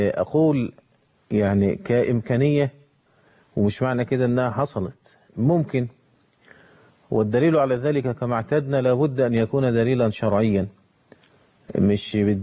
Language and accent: Arabic; Egypt